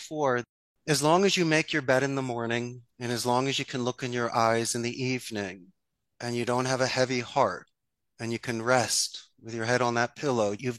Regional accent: Philadelphia, Pennsylvania, United States; accent: Philadelphia; My Philadelphia accent is so strong that it ruins my Spanish phonetics.

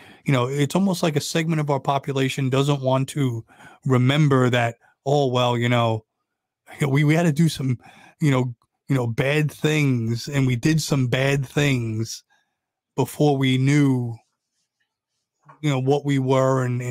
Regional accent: Brooklyn, New York, United States; born there; Hey, I was born in Brooklyn.

